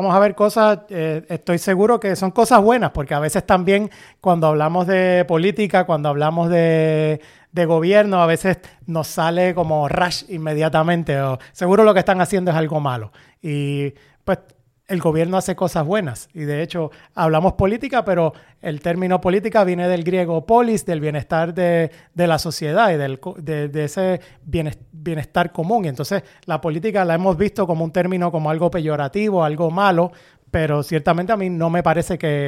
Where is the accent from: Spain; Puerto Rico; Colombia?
Puerto Rico; le pondremos la lupa aquí a ciertos temas que nos afectan como puertorriqueños y puertorriqueñas